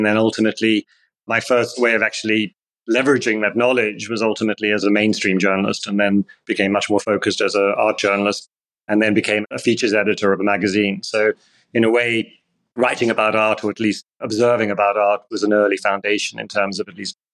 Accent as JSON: {"language": "English", "country": "South Africa", "tie": "born or raised there", "moved": "yes", "lives_now": "United Kingdom", "said": "I was actually born in Johannesburg in the 60s, and we left South Africa in the 70s, in 1974, to move to England. So I have very, very firm memories of growing up in South Africa, which was a very idyllic experience"}